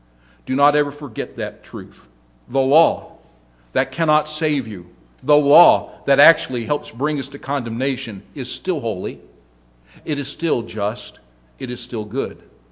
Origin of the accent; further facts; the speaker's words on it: United States; And it makes total sense because as an American, I'm fed up with it all.